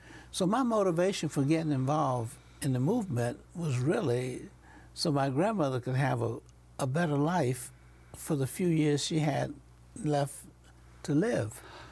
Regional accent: the South, United States; Well, I grew up in the South, but I was also grew up in the church.

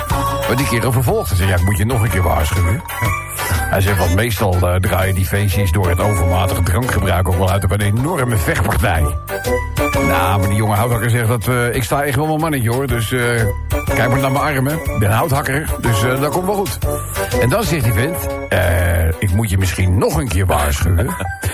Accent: Netherlands; Als Nederlander voelt het natuurlijk onrechtvaardig.

